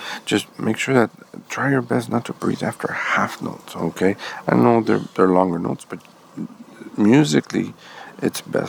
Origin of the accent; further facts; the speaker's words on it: Rio Grande City, Texas, United States; I'm from Rio Grande City.